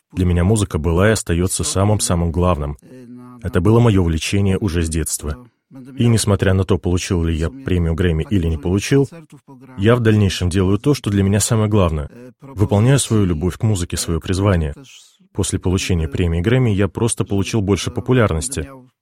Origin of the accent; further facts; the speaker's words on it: Poland; moved away as an adult; also born or lived in Hamburg; Так, более серьезно, я занялся джазом после того, когда я уехал из Польши. В 1984 году я уехал в Гамбург, и там уже учился в джазовом направлении.